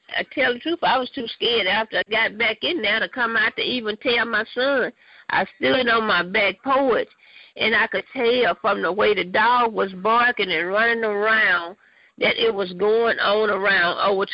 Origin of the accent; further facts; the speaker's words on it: Magnolia, Arkansas, United States; I'm not from Little Rock. I'm down from, like, I don't know if you ever heard of a little town, Magnolia, Arkansas.